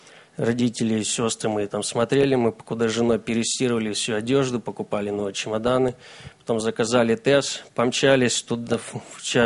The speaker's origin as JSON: {"language": "Russian", "country": "Estonia", "tie": "born or raised there", "lives_now": "Vancouver, United States", "said": "я родом из Эстонии, проживаю в штате Вашингтон, город Ванкувер, там, где мой тесть, моя жена Инна, у меня старшая дочь Каролина, Элла и Эдик. Я родился в верующей семье, слава Богу, я и остался быть верующим"}